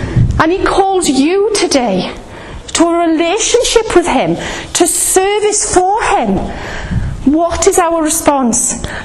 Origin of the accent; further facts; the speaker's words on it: United Kingdom; We're very British.